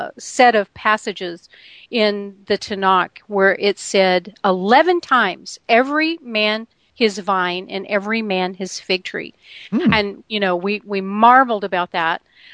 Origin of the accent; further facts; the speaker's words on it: Texas, United States; I know. I'm from Texas. That's my excuse.